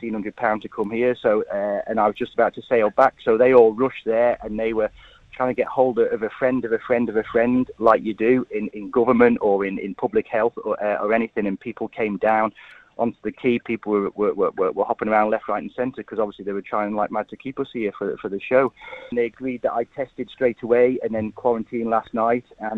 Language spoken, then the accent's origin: English; Isle of Man; I'm from the Isle of Man.